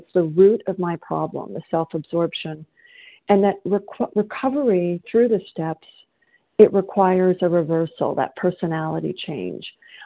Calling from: South Carolina, United States; and I'm calling from South Carolina.

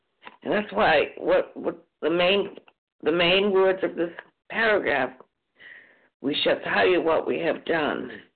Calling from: Massachusetts, United States; I'm calling from Massachusetts.

